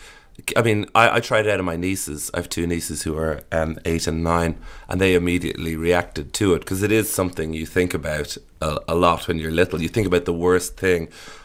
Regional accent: Ireland; I'd say growing up in Ireland, there isn't very much danger.

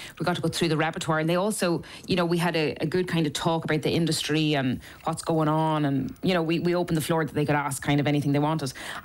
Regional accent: Ireland; And as Irish people, as storytellers.

